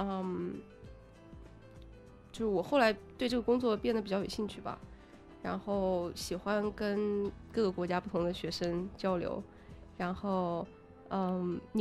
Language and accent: Chinese; China; 就像我们中国人，你现在让我讲中文的语法我也讲不出来。